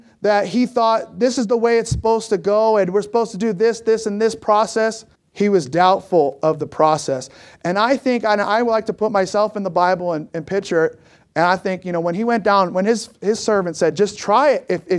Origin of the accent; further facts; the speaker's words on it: California, United States; Obviously, I'm from California, and so we used to like to go to the ocean.